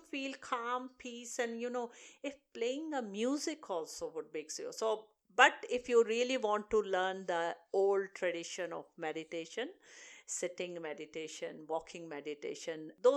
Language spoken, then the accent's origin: English; Basingstoke, South East England, United Kingdom; from Basingstoke, and I have got a page